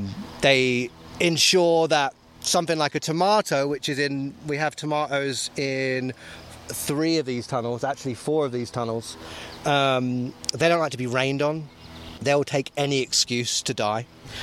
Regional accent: England, United Kingdom; accent: English; moved away as an adult; So I, as you can tell by the accent, England, not Australia, for those who are thinking Australia. We moved out here from England in 2012.

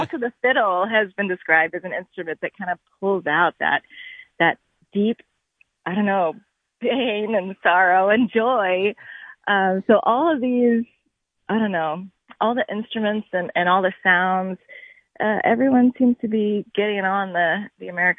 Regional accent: Tennessee, United States; now in Hudson Valley, United States; I didn't really like country music when I was growing up in Tennessee.

